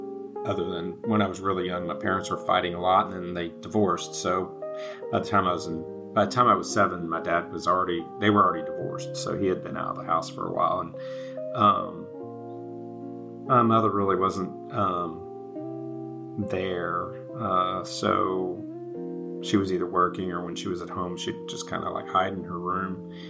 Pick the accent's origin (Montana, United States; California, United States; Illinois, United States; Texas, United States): Texas, United States; Houston; I grew up in Houston in sort of the Garden Oaks area. It was, sort of typical 70s suburb area, latchkey kid sort of thing.